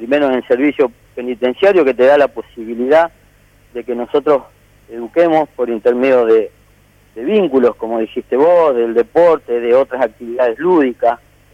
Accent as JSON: {"language": "Spanish", "town": "Laguna Paiva", "region": "Santa Fe", "country": "Argentina", "lives_now": "Vera, Argentina", "said": "yo soy de Laguna Paiva."}